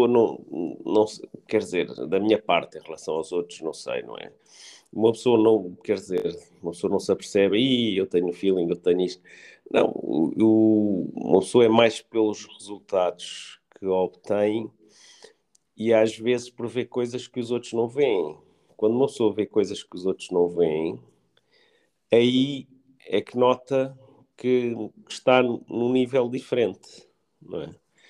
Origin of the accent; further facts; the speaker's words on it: Maputo, Maputo City, Mozambique; born there; Isso foi em Moçambique, como eu nasci em Lourenço Marques.